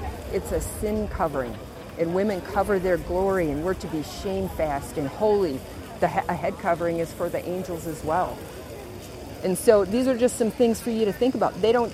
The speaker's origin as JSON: {"language": "English", "region": "Wisconsin", "country": "United States", "said": "We live in a little camper van and we travel around America. We're from Wisconsin originally."}